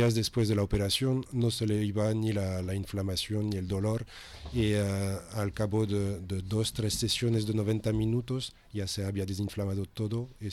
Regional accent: Moncofa, Valencian Community, Spain; Sí, me he trasladado al centro de Valencia, en mi pueblo, en Moncofar.

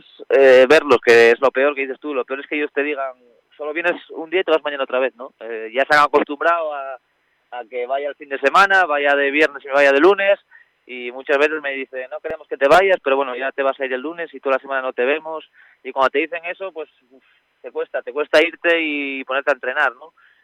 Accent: Vila-real, Valencian Community, Spain; Pero yo soy de Villarreal

